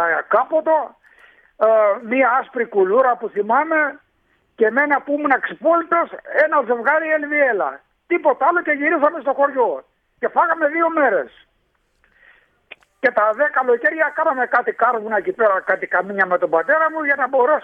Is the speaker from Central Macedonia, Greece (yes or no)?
no; Crete, Greece; Είμαι από ένα χωριό της Κρήτης, από τον ομό Ρεθύμνης, Ορισίδιος, πολύ Ορισίδιος. Το χωριό μου ασχολούταν μόνο με κτηνοτροφία